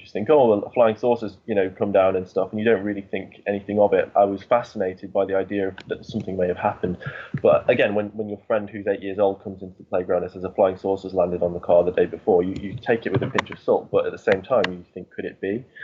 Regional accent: West Midlands, United Kingdom; born or raised there

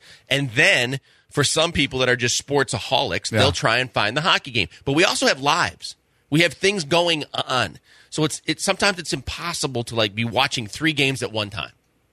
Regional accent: Midwest, United States; growing up in the Midwest, it doesn't mean, and I watched hockey, I played some hockey

